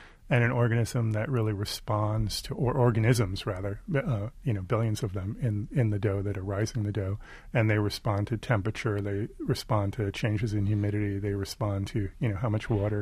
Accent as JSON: {"language": "English", "town": "Brooklyn", "region": "New York", "country": "United States", "tie": "born or raised there", "said": "because I grew up in Brooklyn as well and went to a lot of these bakeries."}